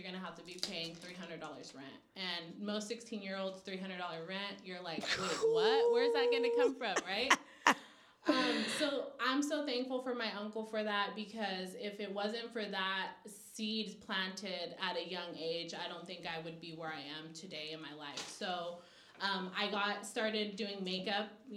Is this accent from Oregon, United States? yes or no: no; Napa, California, United States; So My background is just growing up in Napa, I ended up renting a room from like one of my uncles at age 16.